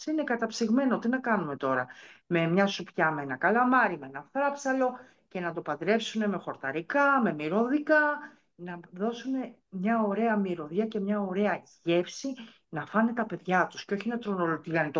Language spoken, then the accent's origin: Greek; Athens, Attica, Greece; born there; Εγώ κατάγομαι, η καταγωγή μπορεί να είμαι γεννημένη στην Αθήνα, αλλά η καταγωγή μου είναι από την Λακωνία, από το χωριό Κίκα της Μάνης. Από τη Μέσα Μάνη.